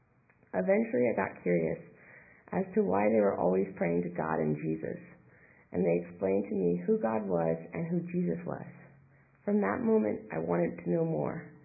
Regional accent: Berkeley, California, United States; I grew up in Berkeley, just a few blocks away from UC Berkeley, and there were many kids in our neighborhood

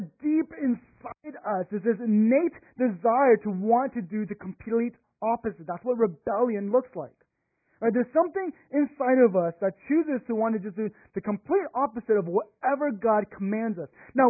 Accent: Sugar Land, Texas, United States; My hometown. That is where I am from. I am from Sugarland, Texas.

